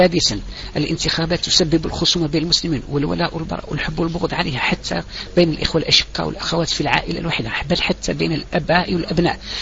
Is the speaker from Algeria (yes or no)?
yes; Algeria; لقد حصل مرة عندنا في الجزائر مناقشة استيراد الخمر